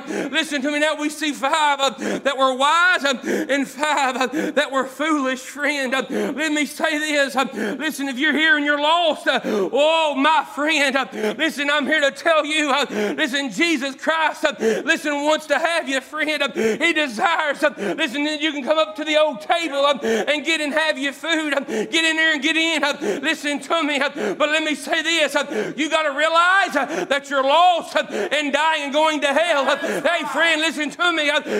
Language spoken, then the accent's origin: English; Kentucky, United States; I'm from Macquarie County, Kentucky. Hey, listen to me. I'm a hillbilly, but I'm from Kentucky.